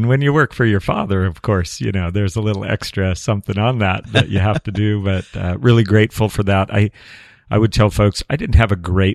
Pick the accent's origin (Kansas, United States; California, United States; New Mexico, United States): California, United States; Los Molinos; also born or lived in Corning; now in Redding, United States; Grew up in Los Molinos, California, just about 40 minutes south of us between Red Bluff and Chico. I was born in Corning and was there till roughly 22-ish. I think I came to Shasta County, Redding